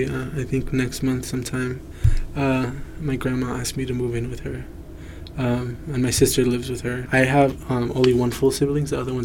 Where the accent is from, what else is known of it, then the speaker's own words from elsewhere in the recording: Compton, California, United States; also born or lived in Long Beach / Hesperia / Victorville / Altadena; I was born in Long Beach. Before foster care, I was living in Compton, like in the project.